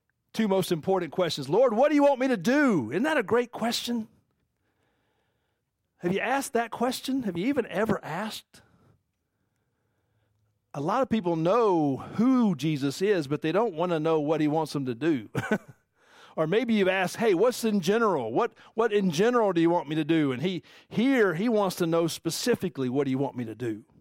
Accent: Atlanta, Georgia, United States; I'm a city guy. I'm Atlanta. I'm from Atlanta, Georgia. I know nothing about farming or animals or anything.

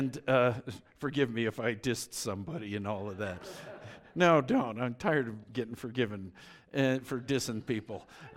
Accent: Boulder, Colorado, United States; Growing up in Boulder, I don't remember the first time I saw somebody wearing gear from another religious system.

